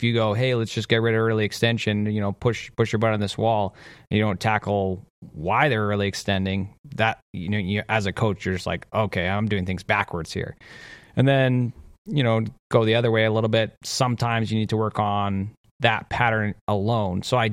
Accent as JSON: {"language": "English", "country": "Canada", "said": "as a Canadian, you're not allowed to really hate anybody."}